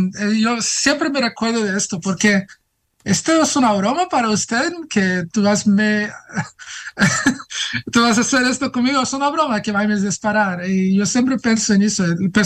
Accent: Brazil; Spanish is a second language; Yo soy latino, soy brasileño. Yo sé que muchas personas parecen que soy como Middle Eastern.

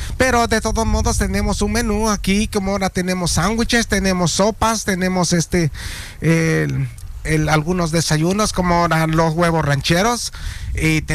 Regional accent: Mexico; Yo soy mexicano.

